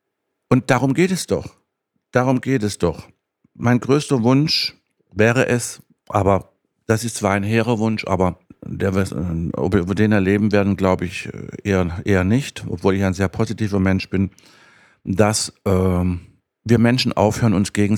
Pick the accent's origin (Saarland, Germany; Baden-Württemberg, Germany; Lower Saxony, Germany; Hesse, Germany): Baden-Württemberg, Germany; Ich komme aus Baden-Württemberg, und bei uns war das so früher, wenn man wohin geht, bringt man was mit.